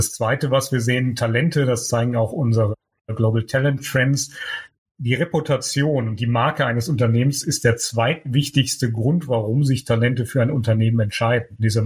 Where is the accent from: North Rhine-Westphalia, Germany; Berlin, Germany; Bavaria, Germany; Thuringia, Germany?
North Rhine-Westphalia, Germany; Cologne; born there; now in Düsseldorf, Germany; Wir sind jetzt zurück ins Rheinland gezogen. Als geborener Kölner ist Düsseldorf ein bisschen konfliktbehaftet, hier hinzuziehen. Ich freue mich aber, dass ich seit 11 Jahren oder nach 11 Jahren jetzt wieder ins Rheinland zurückkomme.